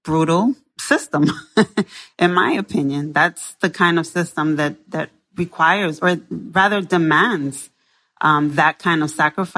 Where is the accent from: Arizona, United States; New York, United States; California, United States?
New York, United States; New York City; I was raised, you know, in a low-income. I grew up in the South Bronx, working mother. My mother worked nights as well.